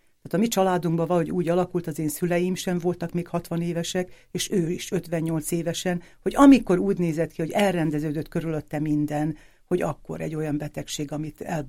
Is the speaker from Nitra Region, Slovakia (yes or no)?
no; Šamorín, Trnava Region, Slovakia; 57 éves közgazdászmérnök vagyok, a Pozsonyi Közgazdasági Egyetemen szereztem a diplomámat, de a Somorjához, Somorja városhoz kötődik az egész életem. Ott születtem, ott jártam az iskoláimat.